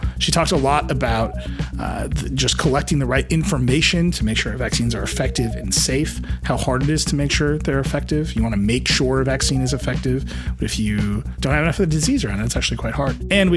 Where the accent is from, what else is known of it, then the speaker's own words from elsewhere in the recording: Midwest, United States; I'm from the Midwest.